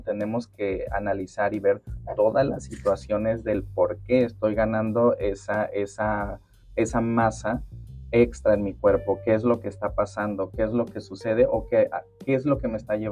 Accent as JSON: {"language": "Spanish", "country": "Mexico", "said": "como mexicanos, cómo arraigamos y cómo nos relacionamos de alguna manera con la comida."}